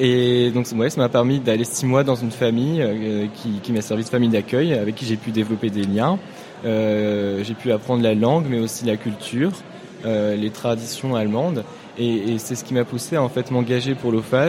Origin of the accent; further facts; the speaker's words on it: Lille, Hauts-de-France, France; Moi par exemple je viens de Lille où il y a beaucoup de salons, de cafés où on peut échanger sur les langues